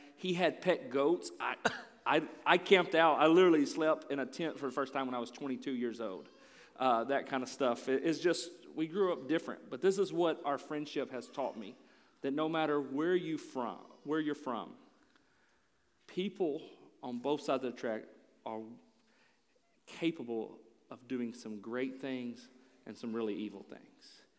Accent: Nashville, Tennessee, United States; I'm from Nashville, Tennessee.

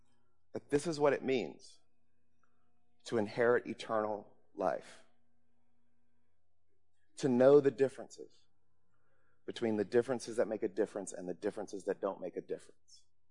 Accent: Mississippi, United States; also born or lived in Georgia, United States; I grew up in Mississippi and Georgia, so I have my own experiences that I could tell you about

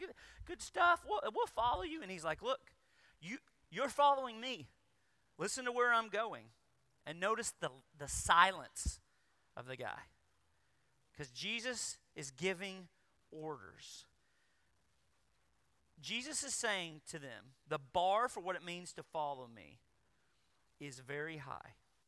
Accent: the South, United States; I was raised in the Bible Belt too.

